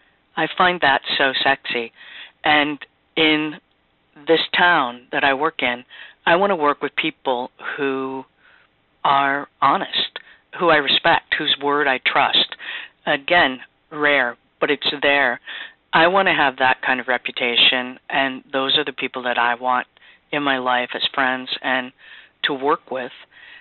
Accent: Wisconsin, United States; I think that, you know, I'm from the Midwest. Both Cindy and I are from Wisconsin

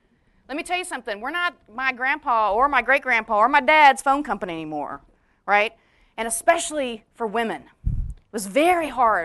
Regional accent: Victoria, Texas, United States; So I grew up in South Texas, a little town called Victoria. Anybody know Victoria?

